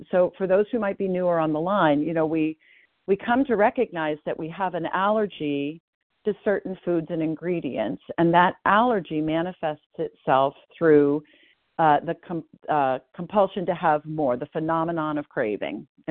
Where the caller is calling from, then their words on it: Portland, Maine, United States; I'm calling in from Portland, Maine.